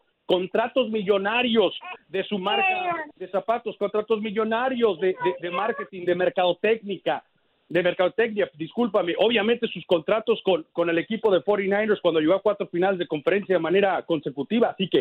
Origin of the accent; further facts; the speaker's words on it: United States; siendo primera generación, Manuel, creciendo acá en los Estados Unidos de padre mexicano